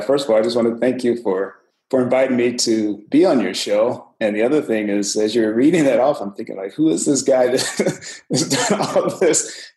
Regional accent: Flint, Michigan, United States; Actually, I grew up in Flint, Michigan.

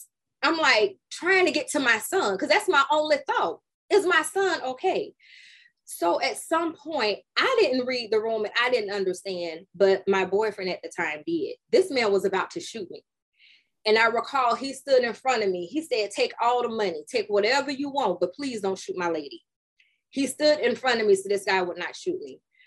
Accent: Ohio, United States; but I was kind of raised in because I'm originally from Ohio.

